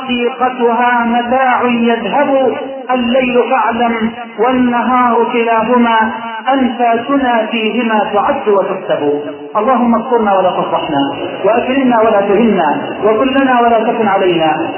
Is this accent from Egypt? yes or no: yes; Egypt